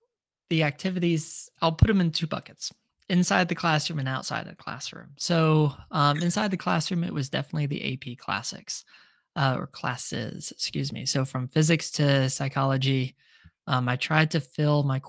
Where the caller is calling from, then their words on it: Grand Rapids, Michigan, United States; I am calling you from Omron's Grand Rapids, Michigan office, which is also the study above the garage.